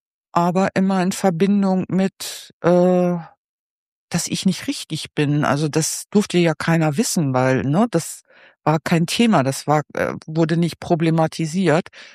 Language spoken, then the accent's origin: German; Lower Saxony, Germany; Ich komme aus dem Ostfriesischen